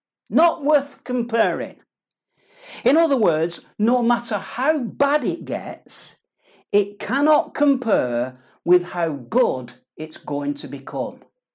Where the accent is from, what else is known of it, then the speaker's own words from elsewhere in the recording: United Kingdom; the truth is, you know, I'm a British man, you know